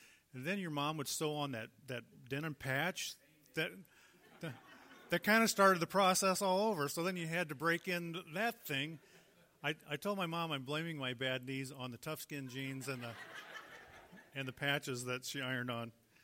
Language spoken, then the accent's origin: English; Springfield, Illinois, United States; back in the day, I grew up in Springfield, and as far as I can recall, I should have asked my mom more about this past week, but there was no mall.